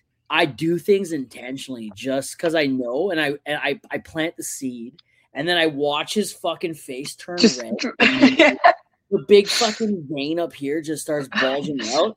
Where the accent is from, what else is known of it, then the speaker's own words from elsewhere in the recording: Hamilton, Ontario, Canada; also born or lived in Saskatoon; I'm from Hamilton.